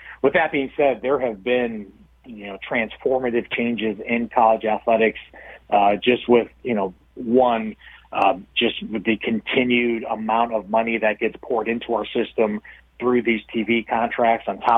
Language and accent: English; Midwest, United States; Jake and his wife, Candace, I label them, I'm from the Midwest, I label them Wisconsin nice.